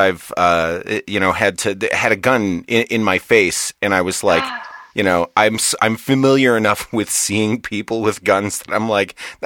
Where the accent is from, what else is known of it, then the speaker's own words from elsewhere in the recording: Saginaw, Michigan, United States; born there; I was born in Michigan and that's where I spent a good deal of my life.